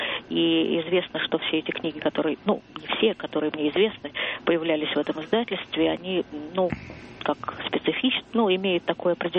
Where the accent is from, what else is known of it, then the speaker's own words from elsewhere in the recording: Moscow, Russia; я из Москвы.